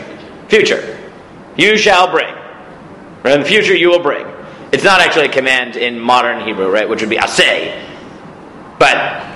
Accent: United States; I'm American, so I was on a work visa in Canada

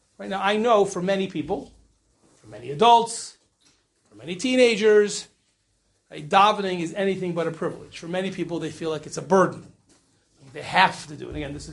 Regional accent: United States; now in Israel; I made Aliyah only 13 years ago, right? And I'm as American and, you know, non-Israeli as you can imagine

